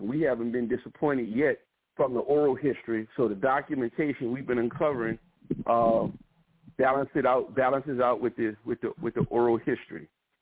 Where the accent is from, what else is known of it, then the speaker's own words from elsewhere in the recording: Haiti; But we grew up here in Saint-Domingue.